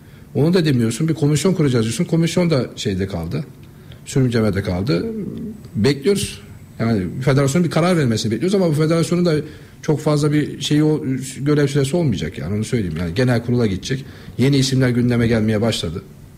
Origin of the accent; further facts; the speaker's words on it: Giresun, Turkey; Erzurumlu değilim, Giresunluyum.